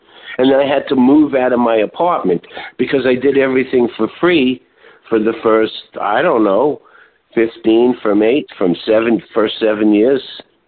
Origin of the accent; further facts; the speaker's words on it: New York, United States; I'm from New York.